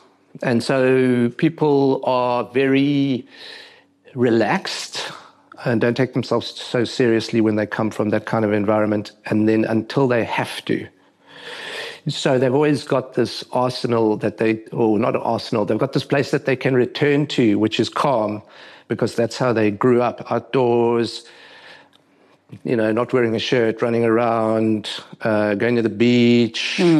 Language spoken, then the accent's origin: English; Durban, KwaZulu-Natal, South Africa; also born or lived in Cape Town; it's so much Durban as it is because, you know, I was living in Cape Town by then, but it's more about growing up in South Africa or Africa for that matter that is very beneficial.